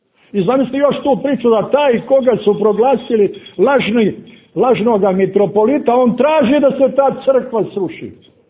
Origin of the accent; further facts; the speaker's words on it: Montenegro; ovdje kod nas u Crnoj Gori